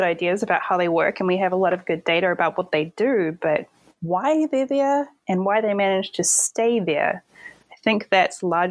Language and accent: English; New Zealand; Growing up in New Zealand, the Taupo eruptions were of huge fascination to me.